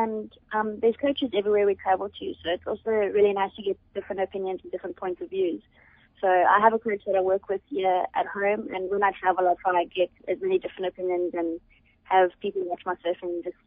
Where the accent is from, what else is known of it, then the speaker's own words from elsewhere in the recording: Cape Town, Western Cape, South Africa; now in Gauteng, South Africa; Yes, I grew up in Cape Town. I grew up surfing Long Beach and Cormorant, and yeah, now I'm based in Gauteng.